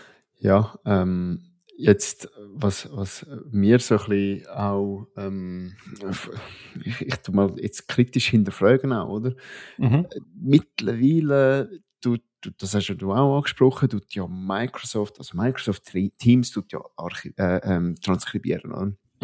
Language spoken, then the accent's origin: German; Switzerland; accent: Swiss German; ich rede auf Schweizerdeutsch rein